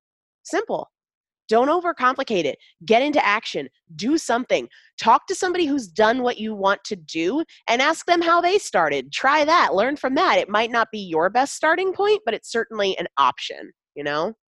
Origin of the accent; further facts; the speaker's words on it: Sandwich, Massachusetts, United States; I'm from Sandwich, Massachusetts.